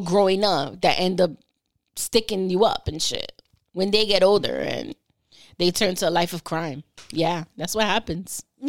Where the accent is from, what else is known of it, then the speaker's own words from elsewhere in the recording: New York City, New York, United States; Both of us born and raised in New York City and got away from New York City.